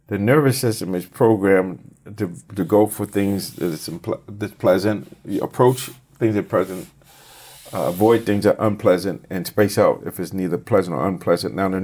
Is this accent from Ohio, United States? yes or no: no; Boston, Massachusetts, United States; I grew up in Boston, so I watched the Celtics.